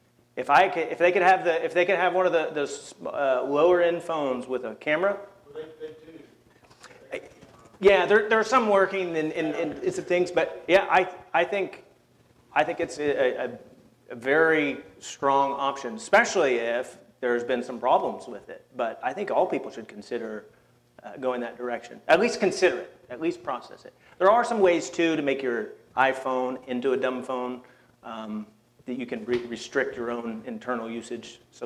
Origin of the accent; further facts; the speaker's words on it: Texas, United States; And so I'm a redneck from Texas, nonetheless